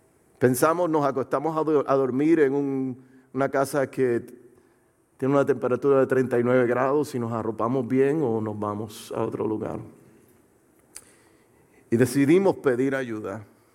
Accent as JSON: {"language": "Spanish", "country": "Puerto Rico", "lives_now": "United States", "said": "yo soy del sur de la Florida, originalmente de Puerto Rico."}